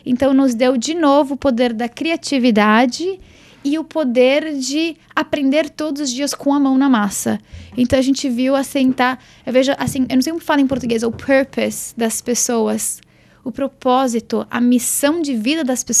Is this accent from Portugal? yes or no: no; South Africa; also born or lived in Brazil; Eu nasci no Brasil e com 8 anos de idade meu pai foi transferido para a África do Sul. Então nós fomos a primeira família brasileira a morar naquela cidade.